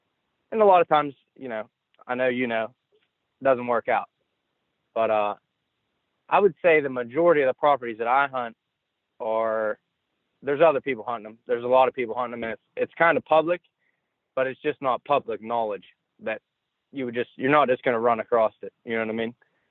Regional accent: Waynesburg, Pennsylvania, United States; I'm from Waynesburg, Pennsylvania.

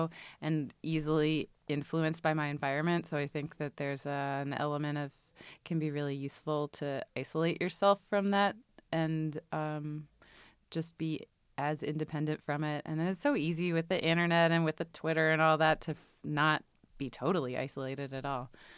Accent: Richmond, Virginia, United States; I grew up in Richmond, Virginia.

